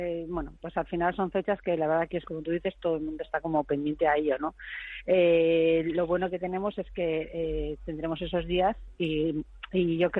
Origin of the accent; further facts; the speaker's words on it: Bilbao, Basque Country, Spain; De tal manera somos de Bilbao.